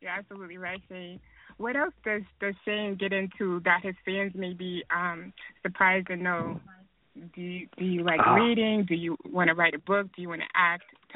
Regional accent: Killeen, Texas, United States; but I am from Killeen, Texas, although I'm right out here on the West Coast right now

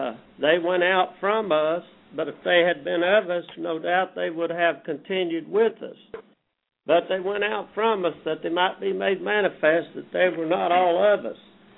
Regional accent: Ohio, United States; We're from Ohio up here, and of course you know us

